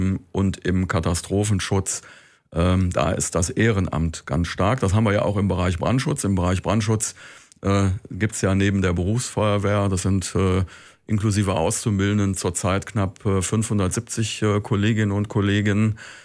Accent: North Rhine-Westphalia, Germany; ich bin ja, wie gesagt, im Ruhrgebiet groß geworden, wo alles relativ flach ist.

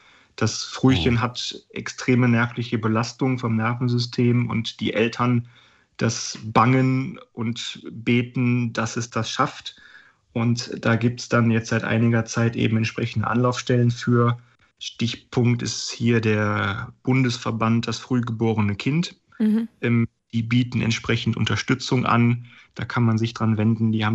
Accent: Hilden, North Rhine-Westphalia, Germany; born there; Also ich bin in Hilden geboren und dann mit dem Rettungswagen zur Kinderintensivstation nach Wuppertal transportiert worden.

